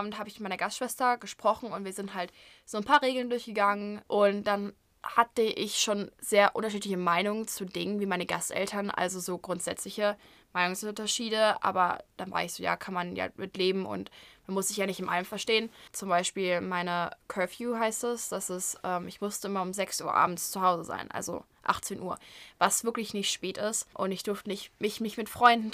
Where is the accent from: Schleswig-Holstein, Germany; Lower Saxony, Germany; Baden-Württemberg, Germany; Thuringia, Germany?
Baden-Württemberg, Germany; Mannheim; now in United States; bin 16 und wohne in Mannheim, das ist in Baden-Württemberg. Ich wohne auch hier in Missouri